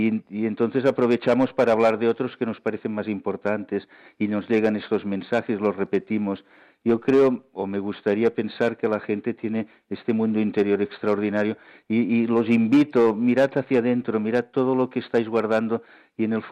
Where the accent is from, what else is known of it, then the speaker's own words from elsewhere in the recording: Barcelona, Catalonia, Spain; born there; yo nací en Barcelona, por tanto, Gaudí es un elemento familiar en mi vida.